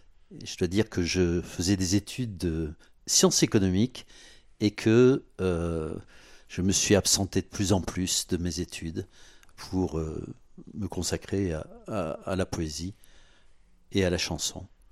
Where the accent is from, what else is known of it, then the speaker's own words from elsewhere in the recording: Marseille, Provence-Alpes-Côte d'Azur, France; also born or lived in Nevers; Je suis né à Nevers, mais rapidement j'ai rejoint Marseille où étaient mes parents. Et j'ai passé toute mon enfance à Marseille. Ensuite, je suis parti à Aix-en-Provence